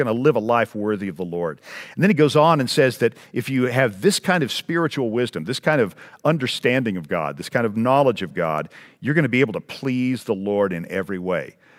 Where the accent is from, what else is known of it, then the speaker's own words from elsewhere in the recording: Texas, United States; About the only other thing that grows above the ground where I grew up in West Texas is cactus.